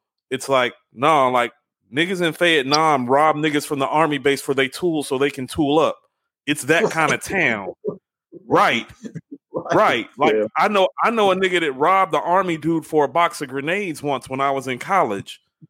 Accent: Charlotte, North Carolina, United States; I'm from Charlotte originally, but yeah, like I know cats from Fayetteville.

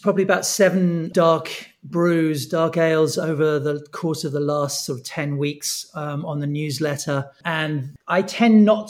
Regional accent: England, United Kingdom; It's been quite interesting for me being English and, 2 years into not drinking and doing this.

